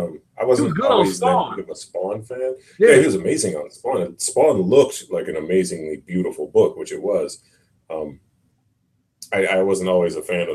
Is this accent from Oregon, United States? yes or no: no; New York, United States; I'm from New York.